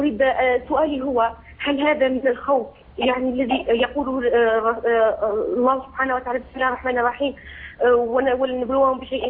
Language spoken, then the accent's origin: Arabic; Algeria; أنا جزائري